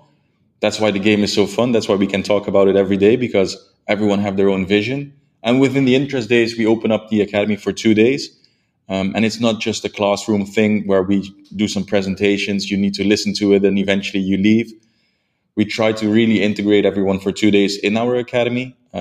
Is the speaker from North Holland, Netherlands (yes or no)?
no; Sittard, Limburg, Netherlands; Fortuna Sittard in the south of the country. It's my hometown team, so the team I always supported as a kid.